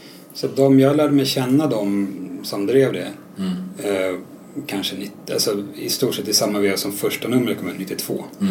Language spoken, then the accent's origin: Swedish; Lidingö, Stockholm County, Sweden; jag växte upp långt ute på Lidingö. Det var inte så mycket sånt där.